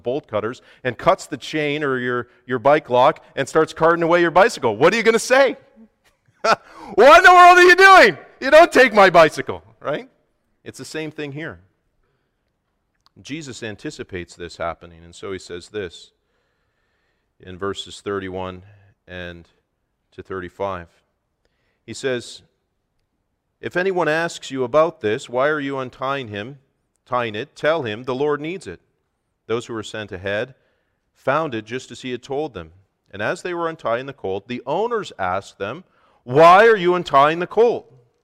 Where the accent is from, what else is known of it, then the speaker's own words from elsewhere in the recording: Canada; because we're Canadian, we'll focus on hockey.